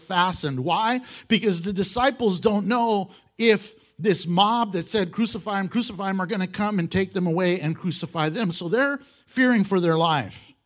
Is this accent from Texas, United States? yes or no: yes; Houston, Texas, United States; I'm from Houston.